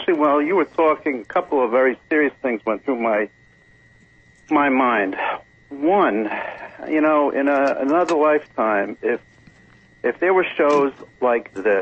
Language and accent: English; New York, United States; You know, I grew up in New York, you know, working in my father's stores that he owned.